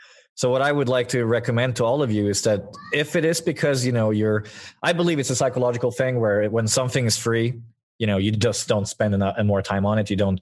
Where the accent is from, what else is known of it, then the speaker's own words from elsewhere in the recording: Sweden; English is a second language; now in Thailand; For example, I'm actually Swedish. I'm living in Thailand right now. But I attend Nordic Game in my home country